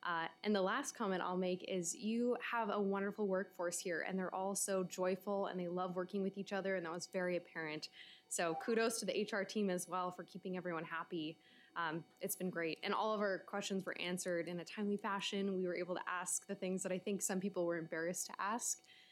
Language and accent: English; Alaska, United States; also born or lived in Anchorage; And although I was born in Anchorage, please don't hold that against me, I was raised in Interior Alaska